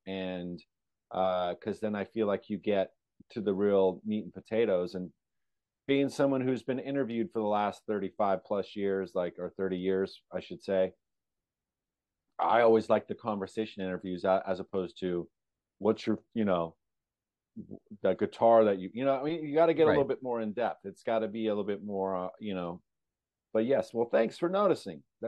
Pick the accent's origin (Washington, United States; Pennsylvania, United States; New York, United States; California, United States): California, United States; I grew up in California.